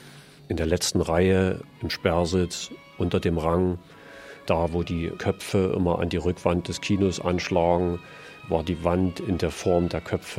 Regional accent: Freiberg, Saxony, Germany; Ich komme aus Freiberg in Sachsen.

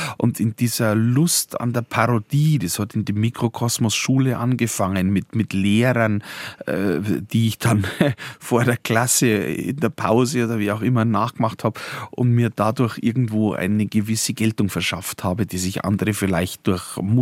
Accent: Munich, Bavaria, Germany; aber schon in dem Sinn ein Münchner. Ich bin in München aufgewachsen und in München sozialisiert, auch schulisch und so weiter.

